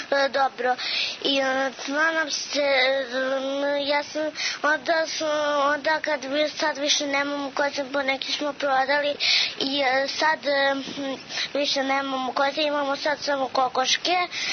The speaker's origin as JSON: {"language": "Serbian", "town": "Rudnik", "region": "Šumadija", "country": "Serbia"}